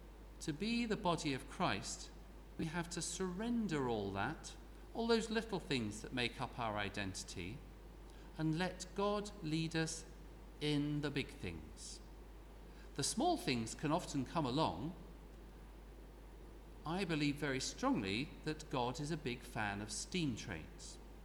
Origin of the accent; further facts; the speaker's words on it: England, United Kingdom; I became conscious as a young man of being English, with good things and bad things.